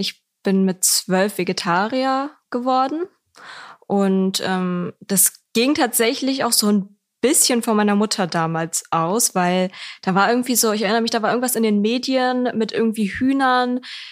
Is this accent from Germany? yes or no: yes; East Germany, Germany; wir kommen ja wirklich also aus dem Osten